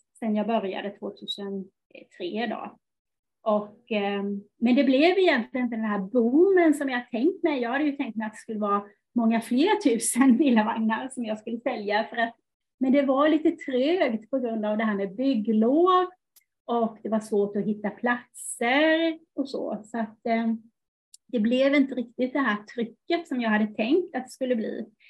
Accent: Kalmar County, Sweden; jag är ju uppvuxen på Öland från början. Och jag kommer från en campingfamilj.

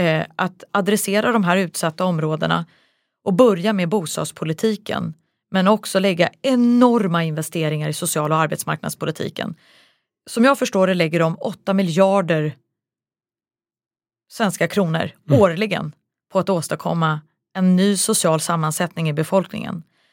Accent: Vällingby, Stockholm County, Sweden; also born or lived in Rissne / Akalla / Kista; Jag är uppvuxen i Rissne och jag är uppvuxen i Vällingby och jag är uppvuxen i Akalla och Kista. Det är de bostadsområden som har präglat mitt sociala liv och min kulturella bildning.

